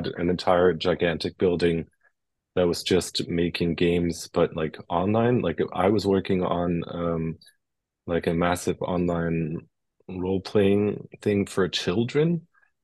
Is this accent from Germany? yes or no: yes; Germany; So I'm based in Germany, and I grew up in Germany